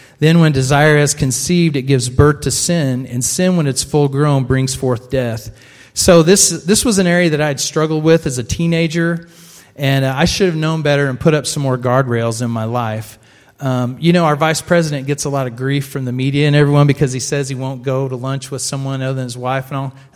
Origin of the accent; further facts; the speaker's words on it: Bolivar, United States; But we're from this area. We grew up in Bolivar area. Lorna, she lived in the city of Bolivar. I lived out in the country on the farm.